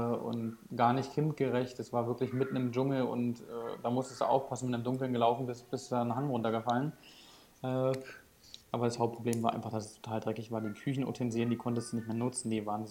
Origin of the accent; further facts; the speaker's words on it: Germany; Da meine ich, nee, ich komme aus Deutschland und ist nur von der Europatour noch die Nummer.